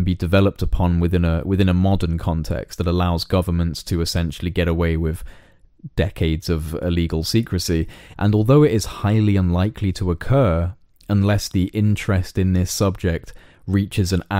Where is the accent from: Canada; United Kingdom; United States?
United Kingdom; And I speak as a citizen of the United Kingdom when I say that the conversation taking place in my home country in relation to this issue is completely non-existent.